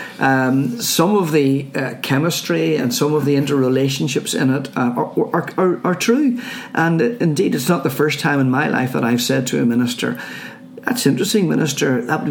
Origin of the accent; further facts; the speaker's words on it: Belfast, Northern Ireland, United Kingdom; Yeah, I come from a family, a mum and dad and one sister, and we grew up in the Old Park area of Belfast.